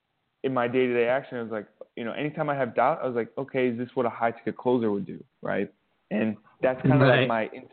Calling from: Ho Chi Minh City, Vietnam; Ho Chi Minh City, Vietnam.

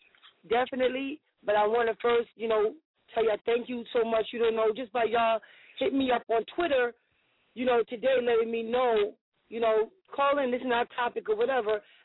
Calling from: Atlanta, Georgia, United States; from Atlanta

